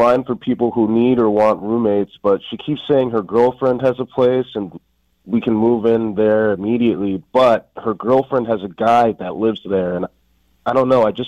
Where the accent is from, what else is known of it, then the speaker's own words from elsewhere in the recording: Newport News, Virginia, United States; I'm from Newport News.